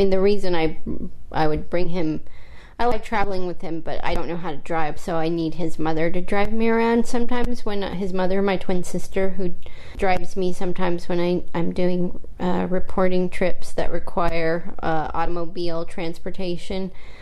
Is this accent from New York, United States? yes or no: yes; New York, United States; And I guess, you know, I'm a New Yorker